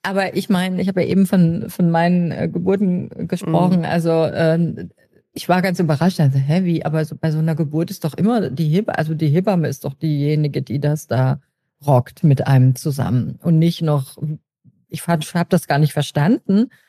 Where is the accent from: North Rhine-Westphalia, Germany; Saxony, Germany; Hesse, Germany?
North Rhine-Westphalia, Germany; Ich komme ja hier aus NRW